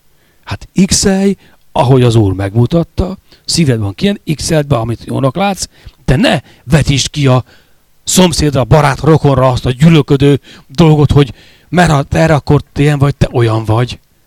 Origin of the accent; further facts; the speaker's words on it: Nagyharsány, Baranya, Hungary; Falun nőttem fel Nagy Harsányban.